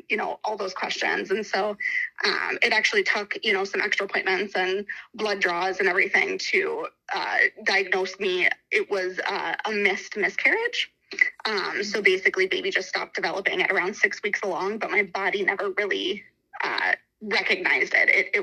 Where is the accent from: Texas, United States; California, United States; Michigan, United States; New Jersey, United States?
Michigan, United States; I am from Northern Michigan. I'm referred to as a Youper because I'm from the UP, which is the Upper Peninsula. I have lived up here my whole life